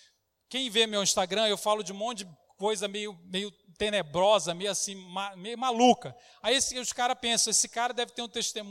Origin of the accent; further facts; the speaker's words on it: Belém, Pará, Brazil; also born or lived in Belo Horizonte; now in São Paulo, Brazil; Eu moro em São Paulo, recém-mudado, morava em Belo Horizonte, mas sou natural de Belém, do Pará, terra da … de Jesus Cristo